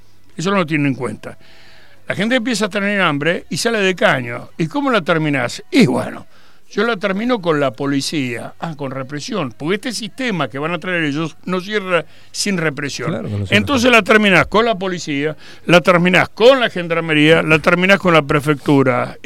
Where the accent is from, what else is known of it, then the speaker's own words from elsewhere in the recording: Buenos Aires, Argentina; cuando me preguntan, pero vos sos de Buenos Aires, en el interior, le digo, yo soy porteño, pero no portuario. Es decir, yo nací mirando adentro